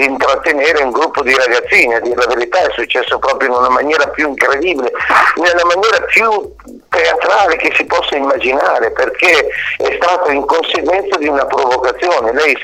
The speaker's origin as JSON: {"language": "Italian", "region": "Lombardy", "country": "Italy", "said": "sono di Milano, di un paesino vicino a Milano"}